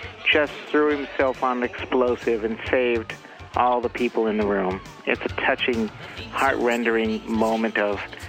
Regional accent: Valparaiso, Indiana, United States; from Valparaiso, Indiana.

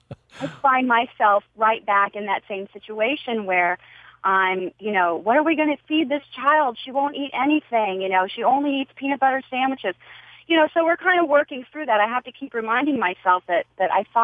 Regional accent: Midwest, United States; I'm from the Midwest, and I was a nanny on the East Coast as well as California.

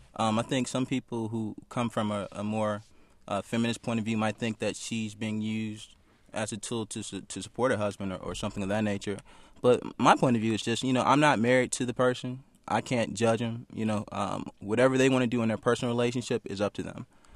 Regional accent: Detroit, Michigan, United States; I kind of take this personally because I grew up in Detroit.

